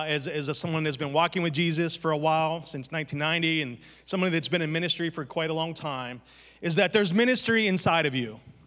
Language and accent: English; Beaver Falls, Pennsylvania, United States; I grew up in Beaver Falls. I understood some of it. Went to Geneva College.